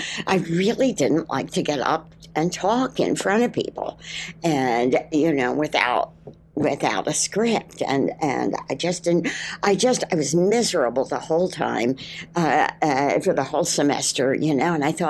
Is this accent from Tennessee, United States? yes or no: no; Steelton, Pennsylvania, United States; born or raised there